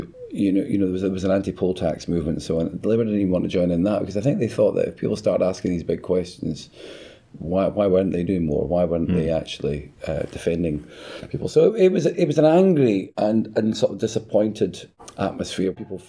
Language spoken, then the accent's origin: English; Dundee, Scotland, United Kingdom; I grew up in Dundee, and there's no, you know, conception that there was a music industry.